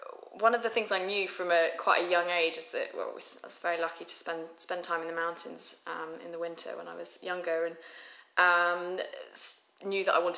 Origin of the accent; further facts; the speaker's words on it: Falmouth, South West England, United Kingdom; moved away as an adult; also born or lived in Switzerland; now in London, United Kingdom; I'm from Falmouth in Cornwall, so I grew up there. Only moved to London sort of 5 years ago, having previously lived in the mountains in Switzerland for 3 years as well.